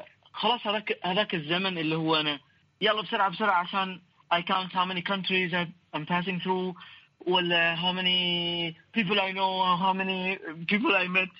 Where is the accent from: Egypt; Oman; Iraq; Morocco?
Oman; تعرفي في الجنوب، الجنوب عندنا في عمان الناس اللي هم الجباليين